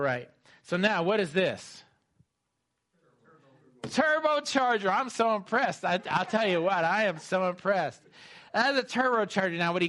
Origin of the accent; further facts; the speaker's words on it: Indianapolis, Indiana, United States; we we came here from the Indianapolis area, so, you know, the whole Indy circuit, that sport is very, very popular there.